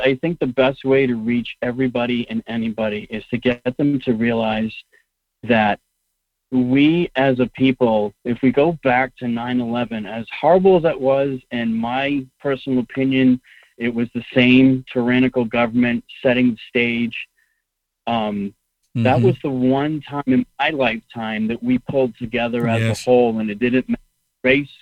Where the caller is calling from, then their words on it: New Hampshire, United States; Hey, Will. … from New Hampshire. How are you?